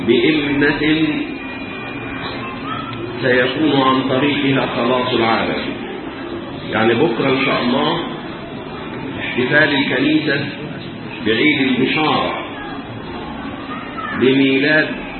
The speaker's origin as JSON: {"language": "Arabic", "country": "Egypt"}